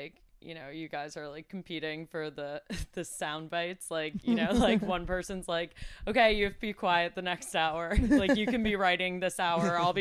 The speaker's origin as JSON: {"language": "English", "region": "New York", "country": "United States", "tie": "born or raised there", "said": "growing up in New York, I've always kind of been like"}